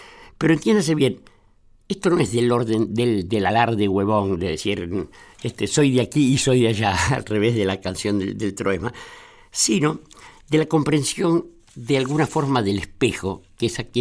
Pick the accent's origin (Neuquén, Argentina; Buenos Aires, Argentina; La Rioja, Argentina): Buenos Aires, Argentina; yo soy un tipo de ciudad, yo nací en Barracas, nací en Martí García Montes de Oca, he vivido el grueso de mi vida en dentro de los confines de la ciudad de Buenos Aires